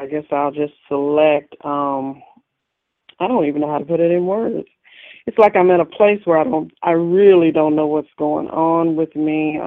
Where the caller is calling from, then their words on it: Memphis, Tennessee, United States; I'm calling from Memphis, Tennessee.